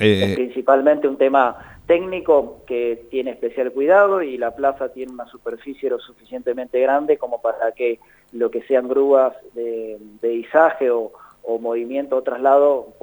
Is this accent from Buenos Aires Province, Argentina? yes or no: yes; La Plata, Buenos Aires Province, Argentina; yo también soy platense